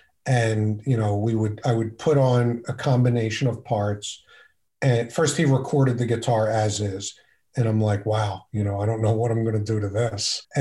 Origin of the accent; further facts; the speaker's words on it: Philadelphia, Pennsylvania, United States; also born or lived in Abington; I grew up in Northeast Philadelphia.